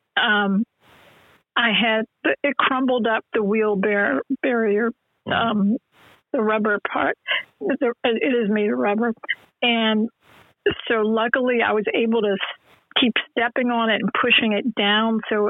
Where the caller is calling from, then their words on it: New Jersey, United States; I'm calling from New Jersey